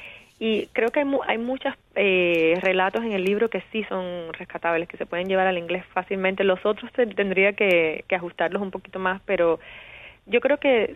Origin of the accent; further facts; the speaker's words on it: Cuba; now in United States; yo soy cubana, tengo que escribir en español. Pero la verdad es que siempre he escrito en inglés también, porque fui a la escuela aquí en Americana.